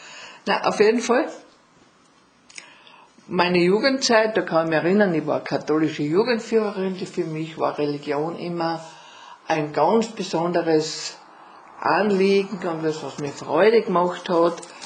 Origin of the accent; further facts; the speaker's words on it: Breitenau, Austria; Ich bin geboren in der Breitenau, bin in sehr engen Verhältnissen aufgewachsen. Wir haben so eine Küche, Zimmer gehabt und da waren wir doch 5, 6 Kinder und es war etwas eng.